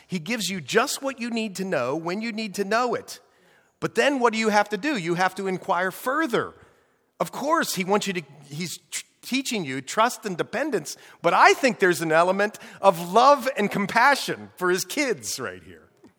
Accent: Newark, Ohio, United States; We're from Newark, Ohio, and there's a city right next to us called Hebron. So that's what we say.

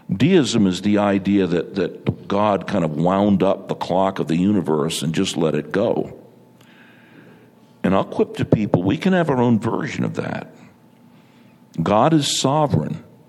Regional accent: New York, United States; Well, I'm a New Yorker, and I don't want to condone my own sin

